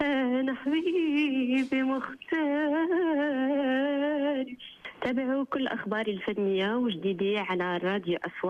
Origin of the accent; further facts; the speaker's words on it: Morocco; دائما كيطلبوا مني اغاني مغربيه لان انا مغربيه وهذه ثقافتها المغربيه